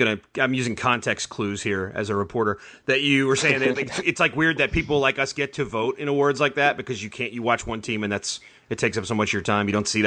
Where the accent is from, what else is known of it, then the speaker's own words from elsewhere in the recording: Louisville, Kentucky, United States; I grew up in Louisville, Kentucky, and I rooted for the Knicks, but nobody roots for the Pacers in Louisville.